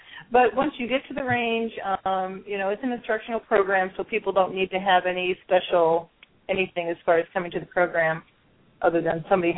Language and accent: English; Illinois, United States; I can only really speak for Illinois. I'm from Illinois